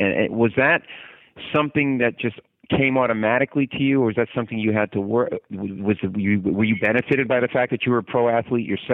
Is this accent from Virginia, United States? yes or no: no; Rhode Island, United States; I'm a Celtics fan. I grew up in Rhode Island, so I'm a Celtics fan.